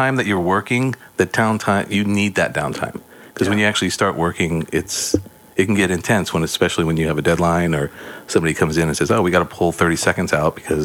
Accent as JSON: {"language": "English", "town": "Sacramento", "region": "California", "country": "United States", "tie": "born or raised there", "also_born_or_lived": "Los Angeles, United States", "said": "base is Sacramento these days. I was in LA for 20 years, started a family in 2010 and moved back up to my hometown"}